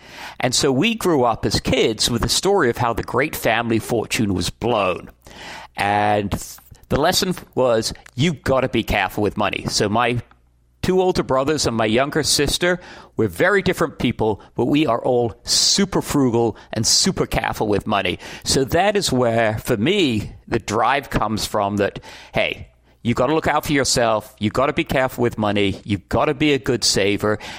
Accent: United States; accent: American; also born or lived in United Kingdom; So it may be hard for you to believe, Clark, but I actually grew up speaking with an American accent.

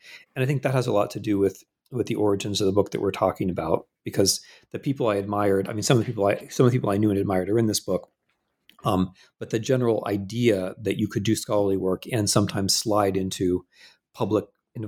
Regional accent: Midwest, United States; also born or lived in Providence, United States; I was basically propelled from the Midwest into Eastern Europe. Like there was a kind of, there was a jumping off point, which was Providence, Rhode Island and Brown University

